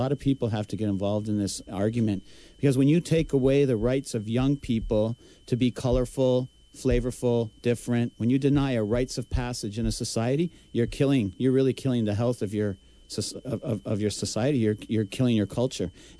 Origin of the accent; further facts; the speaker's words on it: Ontario, Canada; I mean, I'm not from Ontario right now, but I was raised in Ontario.